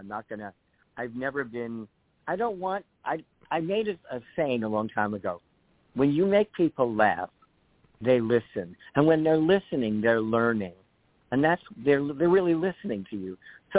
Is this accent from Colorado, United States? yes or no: no; New York City, New York, United States; I'm a New Yorker. I'm blunt. I tell people exactly what I think.